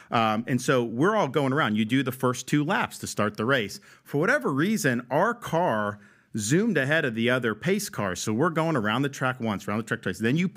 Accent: Tampa Bay, Florida, United States; I grew up in the Tampa Bay area when they had the orange creamsicle uniforms.

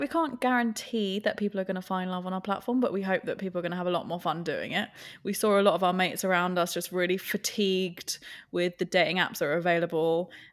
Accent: Cricklewood, London, United Kingdom; I grew up in Northwest Cricklewood. It's quite a glamorous borough of London, I don't know if you know.

